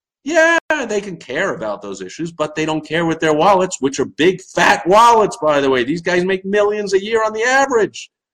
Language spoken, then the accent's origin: English; New York, United States; growing up in New York and watching this guy operate for the last 50 years.